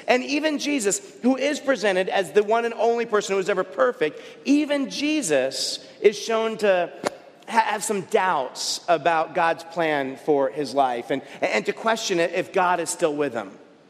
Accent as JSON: {"language": "English", "town": "Buffalo", "region": "New York", "country": "United States", "tie": "born or raised there", "said": "I grew up partially in Buffalo, New York, where there's lots of ice and snow."}